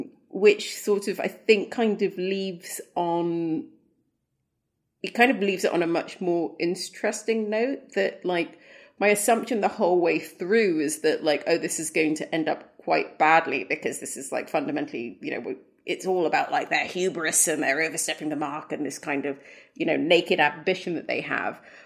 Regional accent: Sudan; also born or lived in Africa; obviously I'm from Sudan. I grew up in Africa.

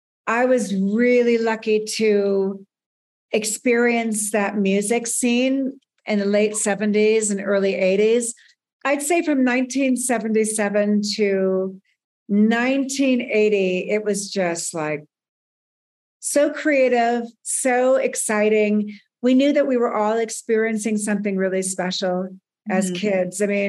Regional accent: Burbank, California, United States; I come from Burbank, California, which is a very working class.

